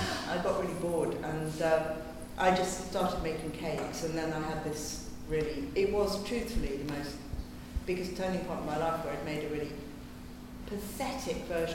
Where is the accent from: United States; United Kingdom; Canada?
United Kingdom; Sidcup, London; I came from Sidcup.